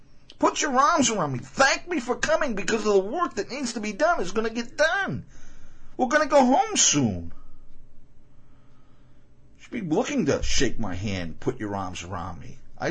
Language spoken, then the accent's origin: English; Chicago, Illinois, United States; Coincidentally, I come from Chicago. I was born there in Chicago.